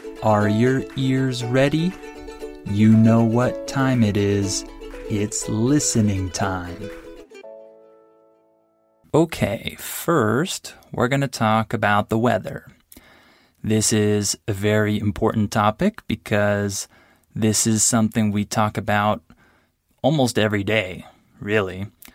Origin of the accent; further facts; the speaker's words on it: San Diego, California, United States; So first, I'll tell you a little bit about the weather in my hometown, which is San Diego, California.